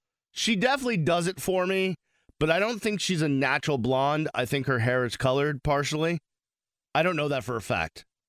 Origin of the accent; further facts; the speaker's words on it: Boston, Massachusetts, United States; Happy seeing that there's some good peaceful rallies going on in my hometown of Beantown.